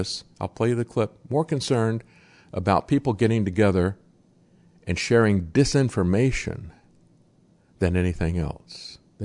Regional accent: United States; And yet, as an American, I can go into a lot of different countries

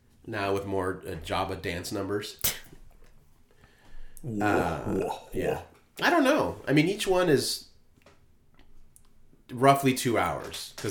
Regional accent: San Bernardino, California, United States; born there; I was born in San Bernardino.

